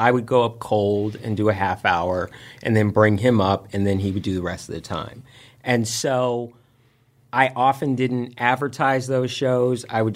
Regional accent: California, United States; and I grew up in Northern California, and my father was a Muslim, and my mom was Catholic

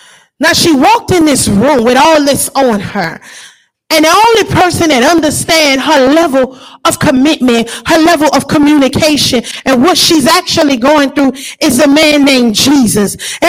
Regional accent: New Orleans, Louisiana, United States; it's a more of a cultural thing where I'm from. I grew up in New Orleans, and people would say, mind your business.

